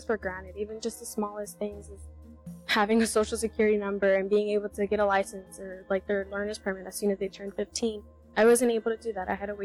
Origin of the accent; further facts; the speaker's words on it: Charlotte, North Carolina, United States; also born or lived in Mexico; We arrived when I turned 11 months, so 18 years. We're from Mexico. I've been here my entire life. I haven't known any other home besides Charlotte. I grew up here, and my siblings were both born here.